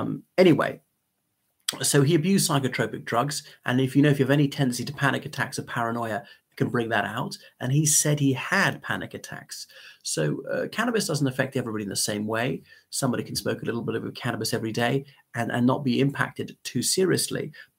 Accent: Ireland; from Ireland in a chilly room.

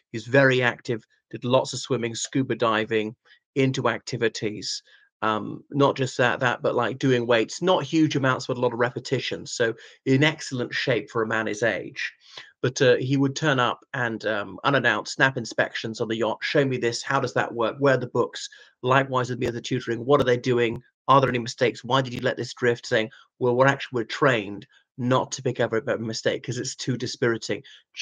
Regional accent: Ireland; from Ireland.

